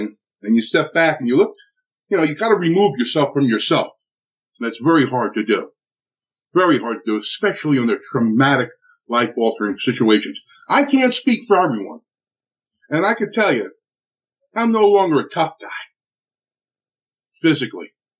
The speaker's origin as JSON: {"language": "English", "town": "Newark", "region": "New Jersey", "country": "United States", "said": "I'm from Newark, New Jersey. I'm Italian."}